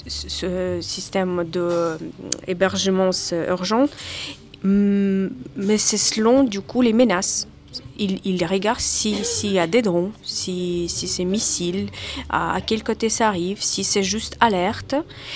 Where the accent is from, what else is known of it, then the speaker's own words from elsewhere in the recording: Dnipropetrovsk Oblast, Ukraine; French is a second language; Et après, ensuite, je suis allée dans ma ville natale. Et c'est ville natale aussi de président Zelensky et qui s'est située à peu près 60 km de la ligne de front.